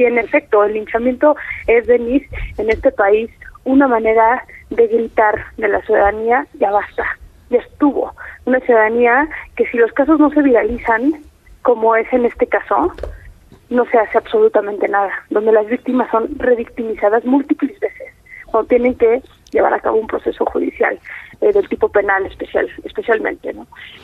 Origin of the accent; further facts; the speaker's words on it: Mexico; agradecerte como ciudadana mexicana la entrevista